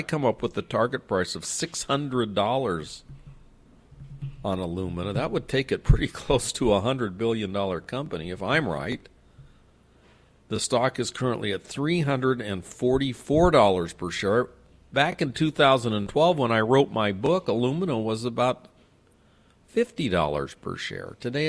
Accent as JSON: {"language": "English", "town": "San Diego", "region": "California", "country": "United States", "tie": "born or raised there", "said": "it comes from my hometown of San Diego, and it ain't Qualcomm."}